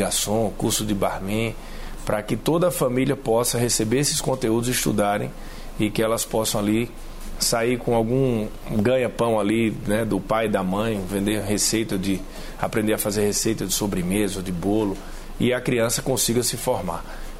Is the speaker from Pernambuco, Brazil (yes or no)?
yes; Pernambuco, Brazil; 15 pontos em Fernando de Noronha, lá no meu estado.